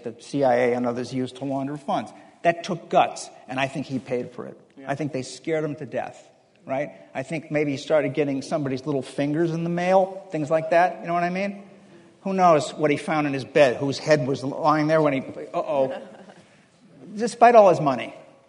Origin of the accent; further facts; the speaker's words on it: Chicago, Illinois, United States; I'm not a Democrat. I think Obama's as bad as Bush easily. I do. I didn't vote for him. I'm from Chicago.